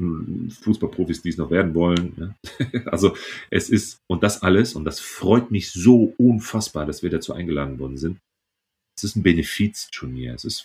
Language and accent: German; North Rhine-Westphalia, Germany; ich komme hier aus Ostwestfalen